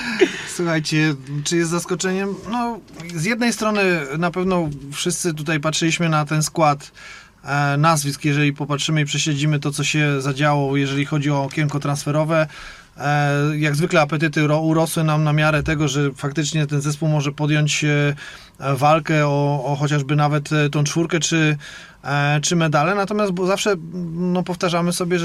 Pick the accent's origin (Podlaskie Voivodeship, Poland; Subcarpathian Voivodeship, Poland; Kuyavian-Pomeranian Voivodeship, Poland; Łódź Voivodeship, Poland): Subcarpathian Voivodeship, Poland; Rzeszów; jak mówię tutaj jako rzeszowianin, jako kibic wierny RS-owi